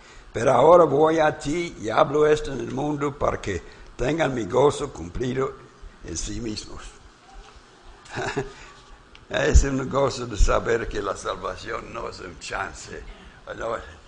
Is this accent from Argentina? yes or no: no; Texas, United States; now in Mexico; Ahora yo soy yucatejano. Soy de Texas, no soy extraño. He sido emigrado acá, soy yucatejano.